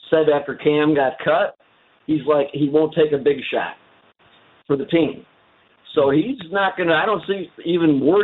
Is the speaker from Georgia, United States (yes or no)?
no; Charlotte, North Carolina, United States; I'm from Charlotte.